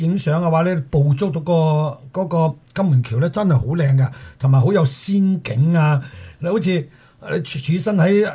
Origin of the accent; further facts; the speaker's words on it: Hong Kong; 但系喺我哋香港人嚟讲咧，应该都适合得到，因为我哋惯咗四季啦